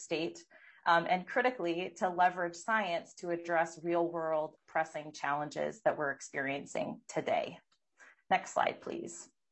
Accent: Wisconsin, United States; now in Minnesota, United States; I grew up in Wisconsin, but my career has taken me outside of the region, but I'm really thrilled to be back.

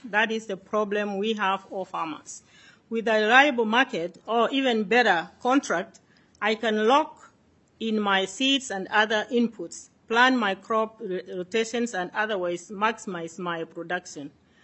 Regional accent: Kenya; now in Minnesota, United States; my farming experience here in Minnesota. I can say a little bit about me. I came from Kenya in 1999.

